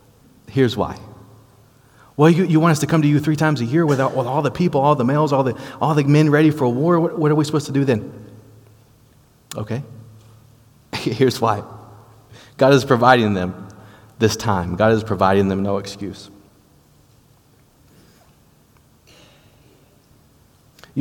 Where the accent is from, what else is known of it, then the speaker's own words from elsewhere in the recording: the South, United States; accent: Southern; It's probably not pronounced in my southern accent